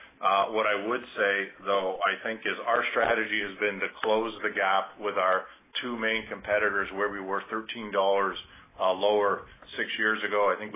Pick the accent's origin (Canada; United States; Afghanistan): Canada; So being born and raised in Canada, I continue to be optimistic that a fair solution is the right solution